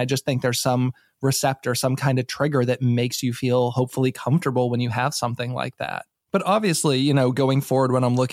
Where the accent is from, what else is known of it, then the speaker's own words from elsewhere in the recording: New England, United States; now in Maryland, United States; And I'm not from here. I'm from New England originally.